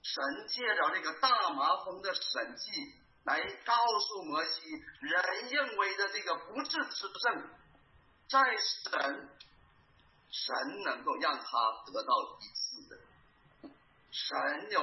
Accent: China; 我们从大陆来

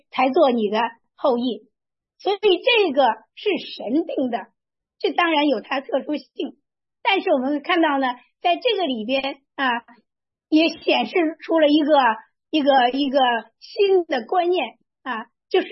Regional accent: China; 这就是我们都是中国人啊

